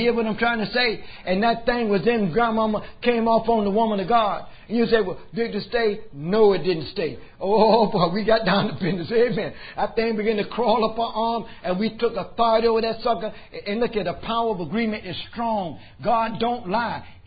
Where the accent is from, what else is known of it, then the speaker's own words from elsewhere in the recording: Miami, Florida, United States; they heard about I was from Miami